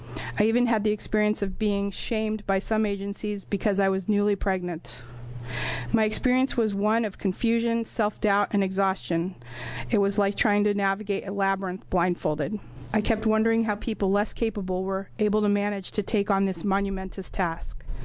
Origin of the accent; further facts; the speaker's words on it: Ashland, Oregon, United States; representing the Southern Oregon Early Learning Hub that covers Jackson and Josephine counties, and I'm from Ashland.